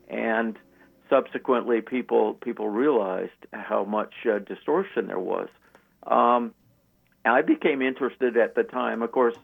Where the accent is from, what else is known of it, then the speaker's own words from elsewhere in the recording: Vancouver, British Columbia, Canada; told us about this dictator who we had never heard about before, growing up in Vancouver.